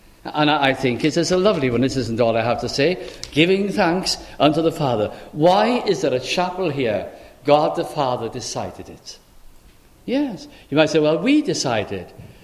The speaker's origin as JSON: {"language": "English", "region": "North West England", "country": "United Kingdom", "tie": "born or raised there", "said": "And I was brought up mainly in South Lancashire"}